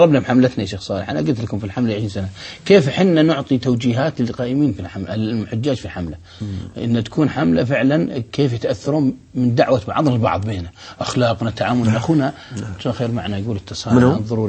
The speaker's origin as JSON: {"language": "Arabic", "region": "Al-Qassim", "country": "Saudi Arabia", "said": "كما عندنا في القصيم حملات تذكر تشكر"}